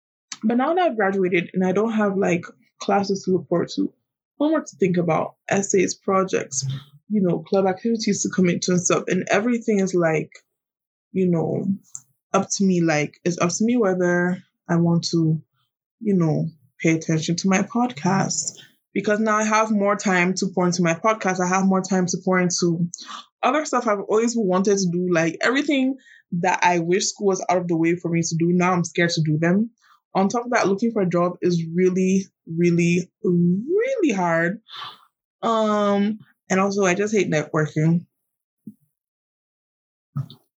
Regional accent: Ghana; And honestly, growing up in Ghana, I think I really had that mentality of like, life is for the enjoying.

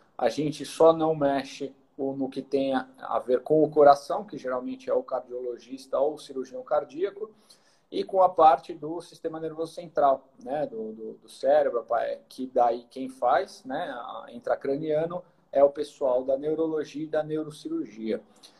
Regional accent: São Paulo, Brazil; Bom, eu sou aqui de São Paulo. Vivi minha vida inteira, estudei aqui. Acabei nunca saindo de São Paulo, né? Eu fiz faculdade de medicina de Santo Amaro, aqui em São Paulo, capital.

